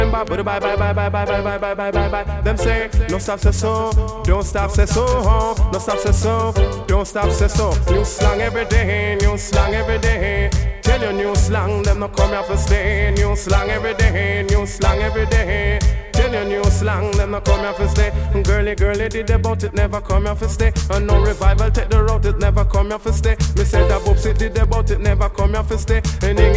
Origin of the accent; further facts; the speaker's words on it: Jamaica; Well, we as Jamaican don't ram for bring slang.